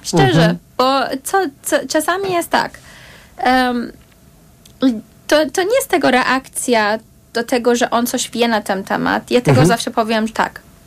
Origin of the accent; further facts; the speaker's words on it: Iran; Polish is a second language; now in Poland; powiedziałam, że jestem z Iranu